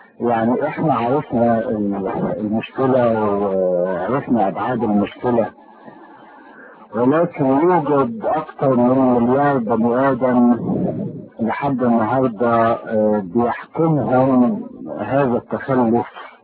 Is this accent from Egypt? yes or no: yes; Egypt; وبالذات بتكلم على بلدنا مصر